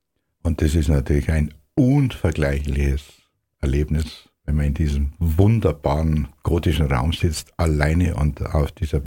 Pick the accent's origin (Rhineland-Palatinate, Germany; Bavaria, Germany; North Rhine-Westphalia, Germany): Bavaria, Germany; Dasing; Ich bin gebürtig aus Dasing bei Friedberg und war Ministrant.